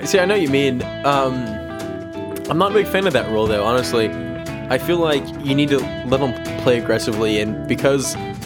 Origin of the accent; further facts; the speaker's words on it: United States; I'm just an American with an opinion.